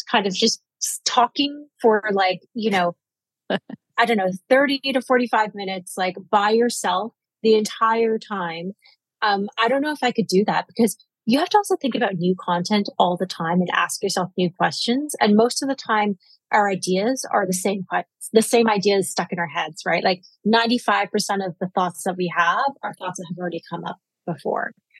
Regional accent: Canada; So I grew up in Canada. I'm a Canadian born Chinese

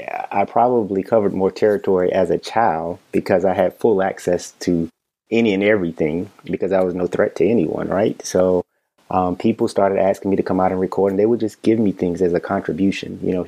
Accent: Wilmington, North Carolina, United States; now in Raleigh, United States; So I am African American. I'm born and raised in Wilmington, North Carolina. I'm on the coast. So I am a Carolina baby, but I have lived most of my life here, actually all of my life in North Carolina.

